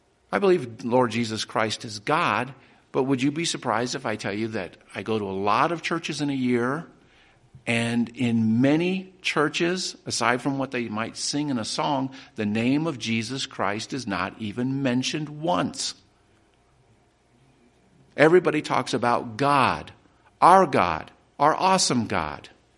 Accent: Cheyenne, Wyoming, United States; Yeah, I grew up in Cheyenne. Cheyenne's chock full of Mormons.

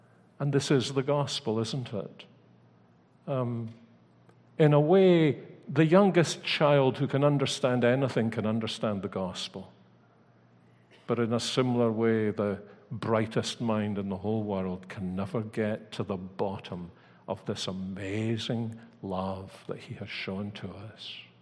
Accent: Scotland, United Kingdom; Hoping that we can all go and play golf, because we're Scottish and everybody in Scotland plays golf.

